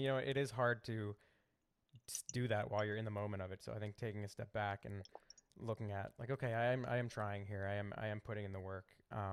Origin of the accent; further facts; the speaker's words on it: Philadelphia, Pennsylvania, United States; accent: Philly; there's my Philly accent